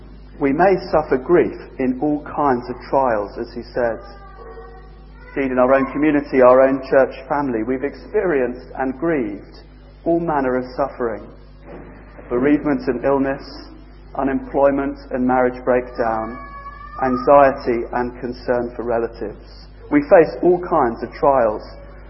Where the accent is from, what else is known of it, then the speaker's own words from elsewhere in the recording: United Kingdom; We're British, most of us, so talking about feelings and emotions is difficult for us.